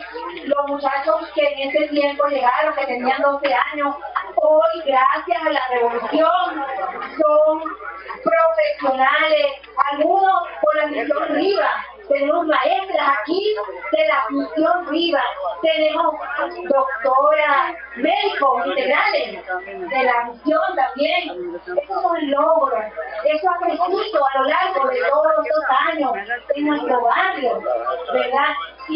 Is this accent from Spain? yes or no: no; Petare, Miranda, Venezuela; yo vengo de Petare, un municipio olvidado. Tengo a mi madre por allá, ¿verdad? Porque ella tiene 50 años allá.